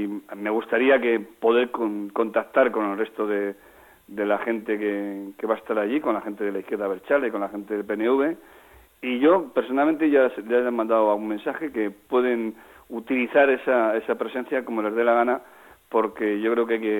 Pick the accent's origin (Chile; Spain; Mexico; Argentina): Spain; Yo me considero socialista y me considero español.